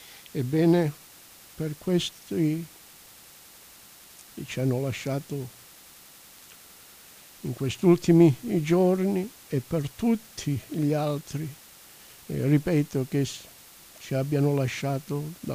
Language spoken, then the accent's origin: Italian; Marano Marchesato, Calabria, Italy; in questo momento che ho iniziato il programma in Italia, proprio al mio paesino, Marano Marchesato, ci ha lasciato un altro mio carissimo cugino